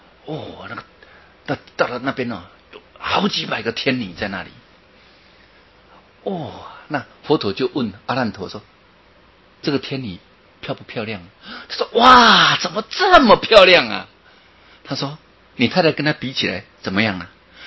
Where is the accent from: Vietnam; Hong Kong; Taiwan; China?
Taiwan; 但是我们台湾人最聪明